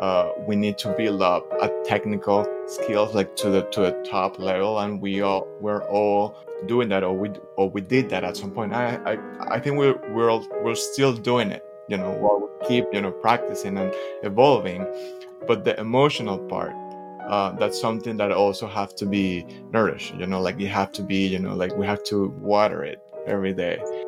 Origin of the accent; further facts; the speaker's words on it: Venezuela; I am originally from Venezuela. I grew up in Venezuela.